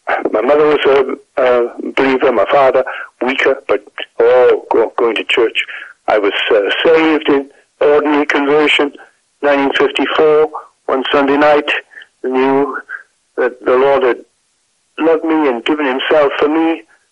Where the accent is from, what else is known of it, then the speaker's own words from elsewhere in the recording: Wales, United Kingdom; accent: mid-Atlantic tinge; also born or lived in Philadelphia; I'm Welsh, and I speak Welsh and preach in Welsh, too, as I did at a minister's conference in Bala just a month ago, gave 2 messages in the old Welsh language.